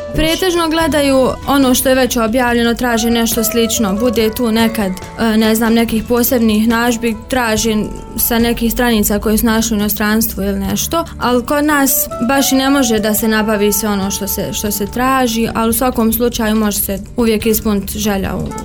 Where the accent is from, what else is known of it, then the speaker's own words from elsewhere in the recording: Zenica, Federation of Bosnia and Herzegovina, Bosnia & Herzegovina; iz Zenice sam, imam 24 godine, trenutno sam student odsjeka za turski jezik i književnost druga godina. Udata sam, imam djevojčicu od skoro 3 godine.